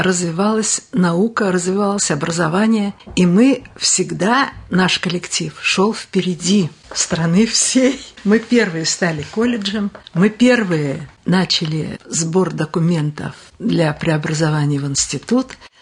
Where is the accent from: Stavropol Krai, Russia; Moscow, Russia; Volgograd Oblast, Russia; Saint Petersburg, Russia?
Volgograd Oblast, Russia; Stalingrad; И мы вот из Сталинграда.